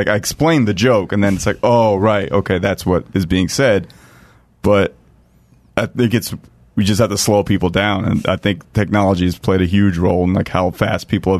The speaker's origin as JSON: {"language": "English", "country": "India", "said": "I'm Indian."}